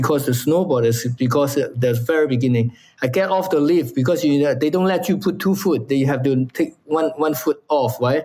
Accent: Hong Kong; now in United States; You know, I'm from Hong Kong. There's no snow. You know, I come to America

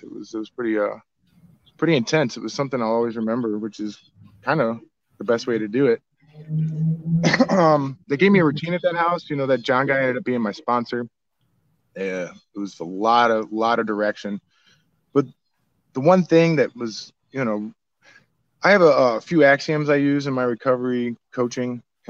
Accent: St. Louis, Missouri, United States; someone had overheard that was staying at Charlie Street that I was from St. Louis, and I was looking for a place to go

